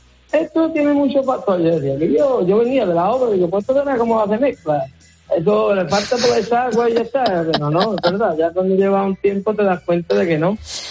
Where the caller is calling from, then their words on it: El Bosque, Andalusia, Spain; nos llamo de un pueblo de la provincia de Cádiz, que se llama El Bosque.